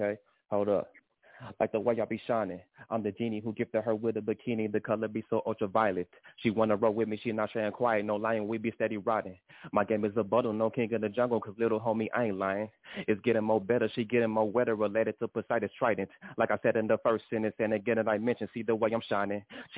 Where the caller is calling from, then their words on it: Tulsa, Oklahoma, United States; also born or lived in Houston; I'm calling from Tulsa, Oklahoma. I'm also repping at Houston, too. Consider myself an Oklahoma Texan.